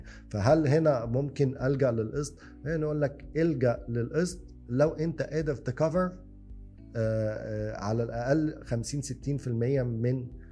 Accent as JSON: {"language": "Arabic", "country": "Egypt", "said": "عندنا في مصر في ناس عايشه باقساط فوق ال 50%"}